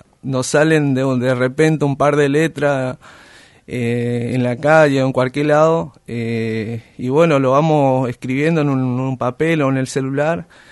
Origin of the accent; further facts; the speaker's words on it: Misiones, Argentina; now in Río Grande, Argentina; porque soy de Misiones.